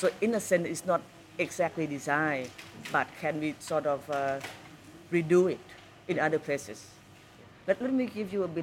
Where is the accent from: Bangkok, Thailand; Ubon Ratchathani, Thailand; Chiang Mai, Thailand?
Bangkok, Thailand; English is a second language; also born or lived in Washington D.C., United States / London, United Kingdom; I'm basically a Bangkokian person. I grew up in Bangkok. Yes, lived majority of my life in Bangkok, yes.